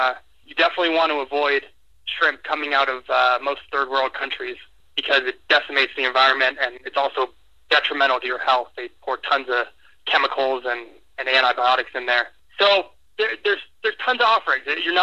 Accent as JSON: {"language": "English", "region": "California", "country": "United States", "tie": "born or raised there", "also_born_or_lived": "Tucson, Arizona", "said": "I grew up in the Bay Area and love seafood."}